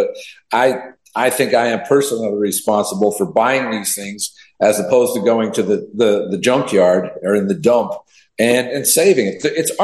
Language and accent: English; East Coast, United States; I grew up on the East Coast. Lots of antiques, old buildings there.